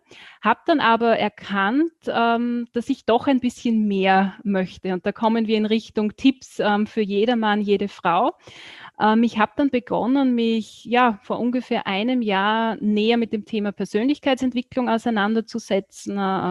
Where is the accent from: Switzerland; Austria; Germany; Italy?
Austria; Burgenland; ich komme aus Österreich, genauer gesagt aus dem Burgenland. Das ist so das östliche Bundesland von Österreich, wird auch so als das sonnigste Bundesland bezeichnet.